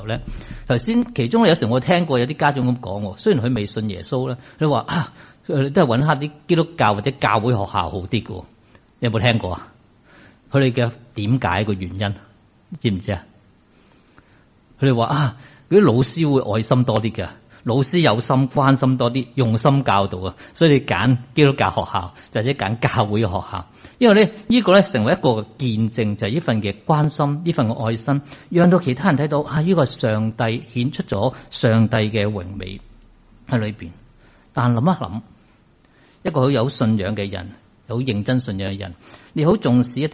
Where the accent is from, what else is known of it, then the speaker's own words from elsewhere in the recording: Hong Kong; 我们在香港出生长大，觉得很属于自己的地方